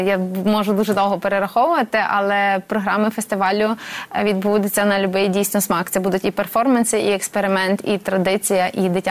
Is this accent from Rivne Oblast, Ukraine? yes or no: no; Brody, Lviv Oblast, Ukraine; я сама також родом з Бродів і фактично біля цієї синагоги виросла.